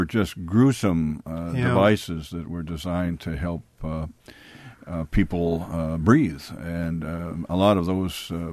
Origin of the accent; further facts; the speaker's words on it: Wild Rose, Wisconsin, United States; my hometown is Wild Rose. But we grew up on a farm. I grew up on a farm